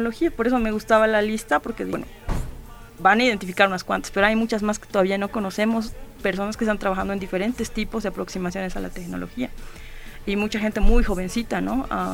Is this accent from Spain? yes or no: no; Bolivia; a la manera en que nosotros como bolivianos construimos el conocimiento